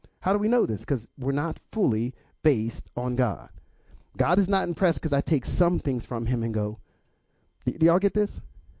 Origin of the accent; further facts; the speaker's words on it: Pittsburgh, Pennsylvania, United States; also born or lived in Philadelphia; I told you I'm from Pittsburgh, and when I came and I lived in Philly for a while, so I stopped calling soda pop. In Pittsburgh, we call it pop.